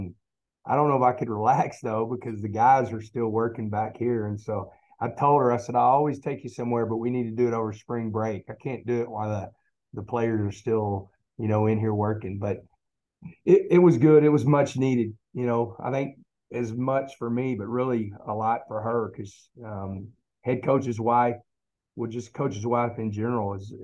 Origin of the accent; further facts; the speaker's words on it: Texas, United States; one, I'm a Texan, you know, I'm a diehard.